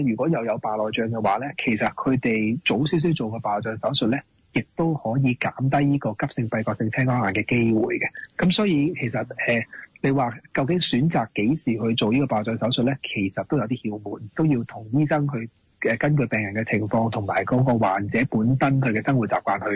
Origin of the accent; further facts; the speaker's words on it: China; 其實我哋中國人好得意嘅，眼睛嘅結構呢